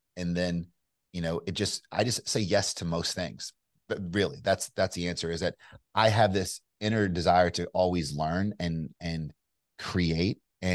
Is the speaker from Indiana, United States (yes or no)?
no; Kentucky, United States; I mean, you hear me now, I don't sound like I'm from Kentucky, right? I sound probably more like New York